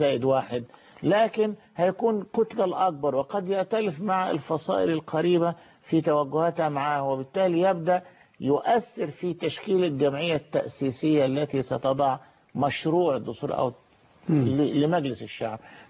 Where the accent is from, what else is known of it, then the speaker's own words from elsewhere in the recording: Egypt; إحنا مصريين بتوجهات فكرية مختلفة، توجهات سياسية وحزبية مختلفة